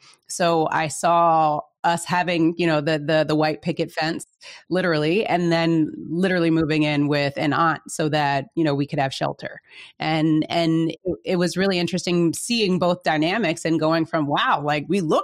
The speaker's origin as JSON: {"language": "English", "region": "East Coast", "country": "United States", "tie": "born or raised there", "also_born_or_lived": "Lawrence, Kansas", "said": "But I was born in Lawrence, Kansas, so shout out to that. But I don't really claim Lawrence, Kansas, because we moved out to the East Coast soon after I was born."}